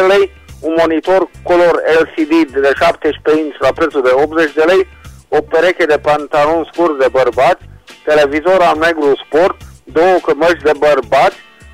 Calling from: Reșița, Caraș-Severin, Romania; din Reșița, vând următoarele.

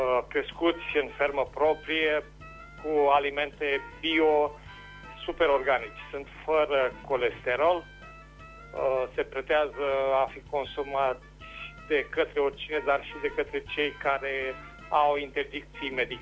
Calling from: Berzovia, Caraș-Severin, Romania; din Berzovia

